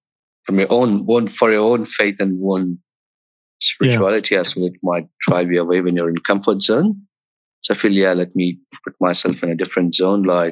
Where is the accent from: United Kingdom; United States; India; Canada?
India; Tamil Nadu; Tamil Nadu. Yeah.